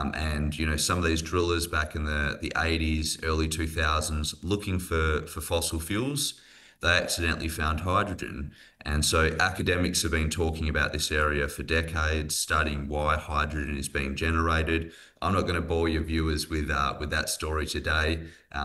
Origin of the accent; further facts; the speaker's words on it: Australia; now in United States; I'm not from around here. I've spent half of my career in the United States, but I'm from Australia.